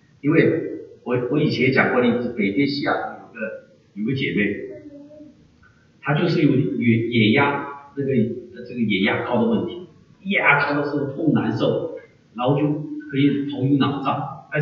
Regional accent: China; 甚至小的时候还我们在中国大陆长大说上帝根本就不存在

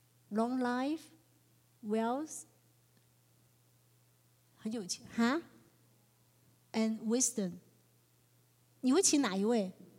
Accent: China; 所以呢，长寿也是我们中国人非常喜欢的

